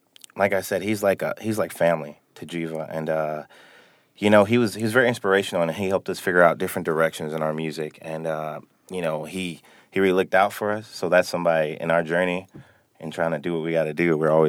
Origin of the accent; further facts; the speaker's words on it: Detroit, Michigan, United States; Yeah, I'm from Detroit.